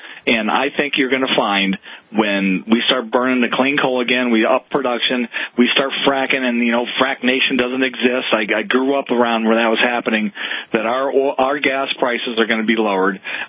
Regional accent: United States; That's who I am as an American. And that's who most of us are.

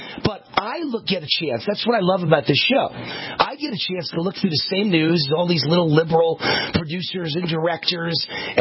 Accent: United States; Thank God for America. And I am American-made and proud of it.

